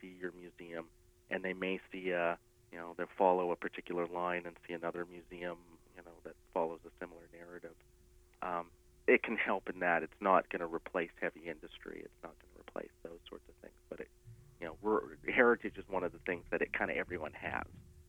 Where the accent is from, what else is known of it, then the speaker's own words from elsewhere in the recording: Alberta, Canada; the one I remember that we always had to stop at in growing up in Alberta